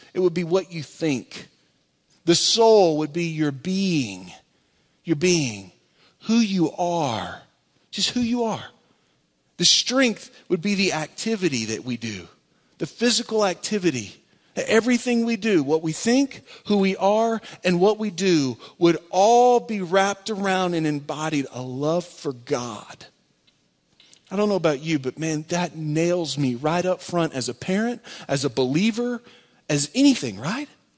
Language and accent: English; Houston, Texas, United States; Now, I grew up in Houston, Texas, so that was different for me.